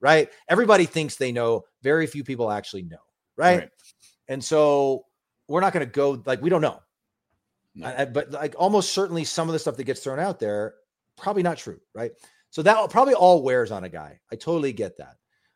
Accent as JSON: {"language": "English", "region": "Nebraska", "country": "United States", "tie": "born or raised there", "said": "But again, like I grew up in Nebraska. I played there."}